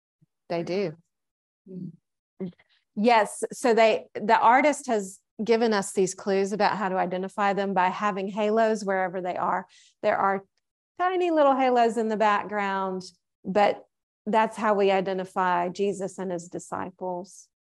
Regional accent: Arkansas, United States; I'm from Arkansas. They look like ducks to me.

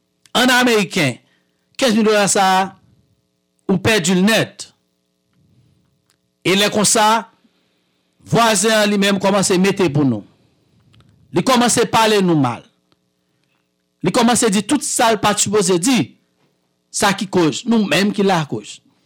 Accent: Haiti; moved away; nous y est en tant que haïtien qui a vivre en dehors pays

